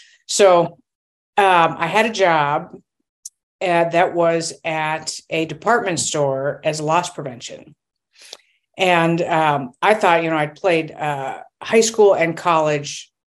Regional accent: California, United States; now in Minnesota, United States; originally from California, I went to college in Rhode Island.

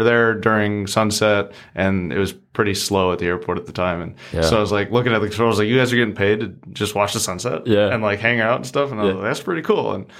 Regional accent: Minnetonka, Minnesota, United States; Oh, Minnetonka, Minnesota, yeah.

